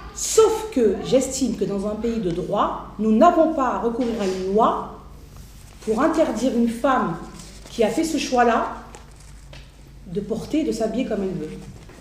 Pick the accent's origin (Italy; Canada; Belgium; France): France; moi je suis française, hein. Donc je suis française